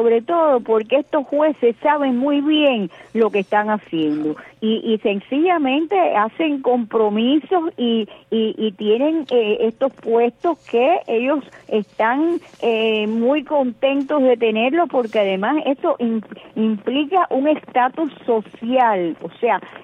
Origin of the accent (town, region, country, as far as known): Cuba